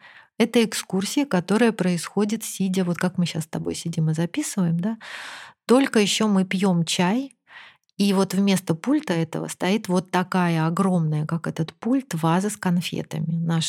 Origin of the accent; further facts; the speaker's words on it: Saint Petersburg, Russia; Так как я из Петербурга